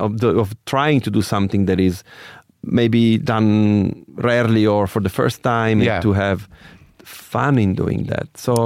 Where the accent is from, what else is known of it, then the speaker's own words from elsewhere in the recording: Sicily, Italy; One was I was growing up in Sicily. So Sicily is a very contrast country.